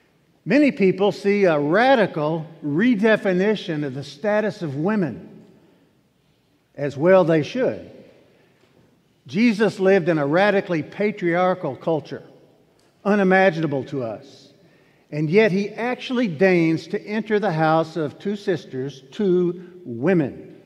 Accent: Virginia, United States; I prepared in my hometown, my home in Virginia a few years ago.

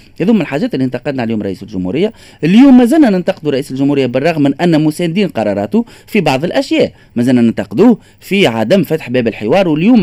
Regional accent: Tunisia

